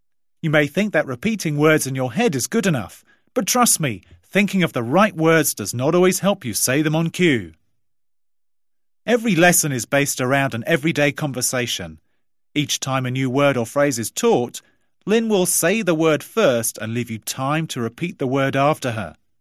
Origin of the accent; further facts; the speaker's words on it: United Kingdom; first language English; I'm from the UK. Although English is my first language, I have acquired substantial ability in Chinese over the years of traveling to China and self-learning Chinese